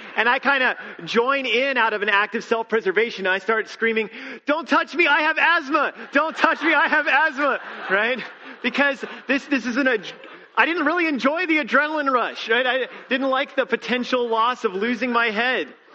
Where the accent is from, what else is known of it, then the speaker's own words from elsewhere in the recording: Alabama, United States; This is back when I grew up in Alabama, and he drove our family deep into the Alabama woods.